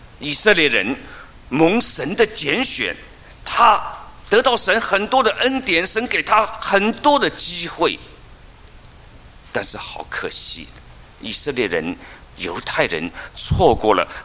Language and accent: Chinese; China; 就像我们今天很多人也取了外国名字，本来我们是中国人